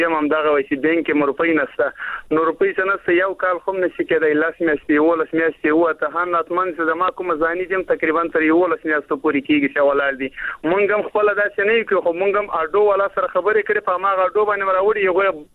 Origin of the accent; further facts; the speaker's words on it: Afghanistan; now in Pakistan; په پاکستان کې موږ مېشت افغانان یو د ماجرت ژوند تیرو